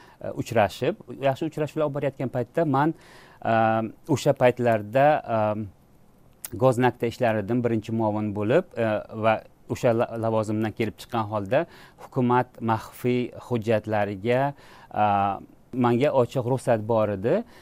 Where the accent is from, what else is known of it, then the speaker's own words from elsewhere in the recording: Samarkand, Samarqand Region, Uzbekistan; born there; men O'zbekistonda tug'ilganman, o'zimni o'zbek deb bilaman, o'zbek madaniyati, o'zbek fuqaro sifatida o'zimni bilaman. Sevaman xalqimni, yurtimni, lekin men aslida eronliman.